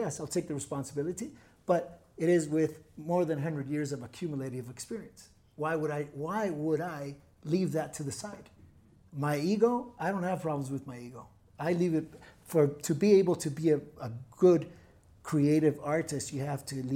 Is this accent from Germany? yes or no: no; Tijuana, Baja California, Mexico; because growing up in Tijuana is not easy.